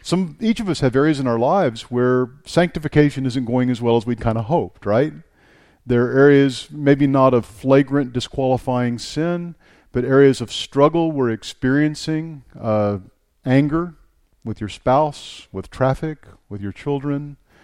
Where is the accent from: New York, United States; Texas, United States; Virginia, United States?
Texas, United States; I'm from Texas, so I feel like I should say howdy instead of good day.